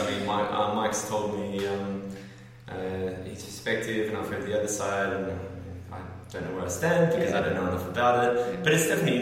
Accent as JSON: {"language": "English", "country": "Australia", "said": "I'm Australian, haven't been here for a week"}